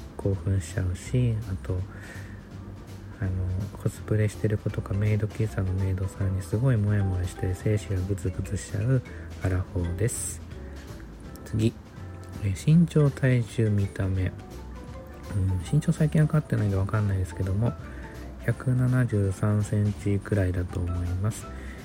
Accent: Tokyo, Japan; 出身地は東京都ですね。

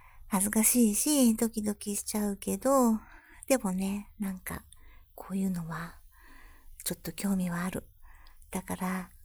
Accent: Saitama, Japan; 生まれも育ちも埼玉県。最近自分が住んでたところがね、ちょっとどんどん再開発されちゃって、ちょっと寂しいです。

